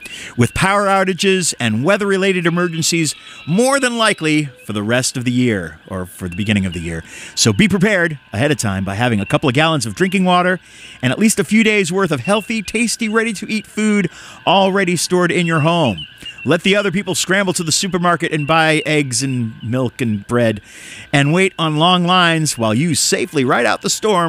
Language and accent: English; Peabody, Massachusetts, United States; When COVID happened and, you know, they're people in my town, I'm from Peabody, right?